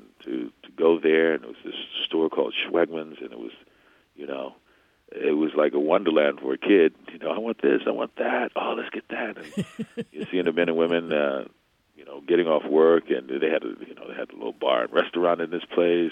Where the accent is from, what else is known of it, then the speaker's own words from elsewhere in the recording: New Orleans, Louisiana, United States; I'm from New Orleans, born and raised, and, you know, when Katrina happened, my neighborhood was in some of the deepest part of the flooding, Pontchartrain Park